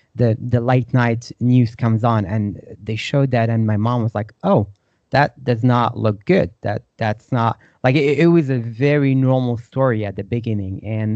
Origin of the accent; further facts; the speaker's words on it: Sulaymaniyah, Kurdistan Region, Iraq; So I'm originally from the north region where my hometown is called Soleimani. It's about like 8 hours of drive.